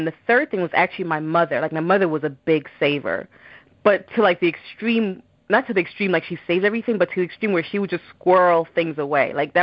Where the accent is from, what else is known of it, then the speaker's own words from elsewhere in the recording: Jamaica; born there; we're from Jamaica. So I was born in Jamaica.